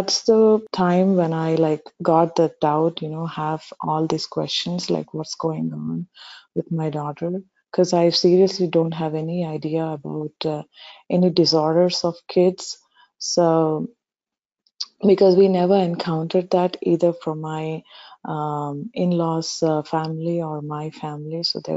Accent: Visakhapatnam, Andhra Pradesh, India; now in Denver, United States; I'm basically from India. I come from southern part of India, and my native is Visakhapatnam, Vizag. And I have been living in United States, in Denver. I have been living here for the past 3.5 years or so.

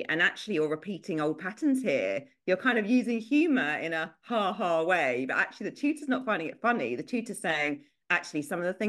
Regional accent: United Kingdom; I think as British people, we are quite sarcastic.

